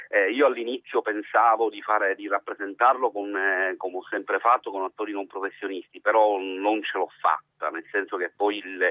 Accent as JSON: {"language": "Italian", "town": "Palermo", "region": "Sicily", "country": "Italy", "tie": "born or raised there", "said": "Io sono nato a Palermo, quindi ho vissuto un'infanzia felice e infelice"}